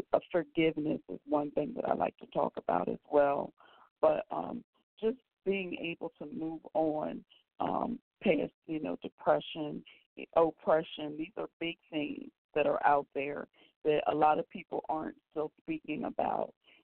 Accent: Wilmington, Delaware, United States; born there; And I am a Delawarean, meaning that I was born in Delaware, Wilmington, Delaware, to be exact.

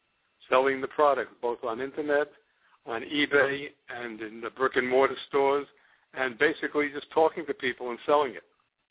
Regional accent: Miami, Florida, United States; I'm from Miami, Florida

